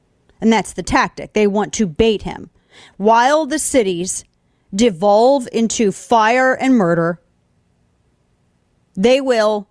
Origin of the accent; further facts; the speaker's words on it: St. Louis, Missouri, United States; my hometown of St. Louis, where they had a Republican mayor in the city back in the 60s.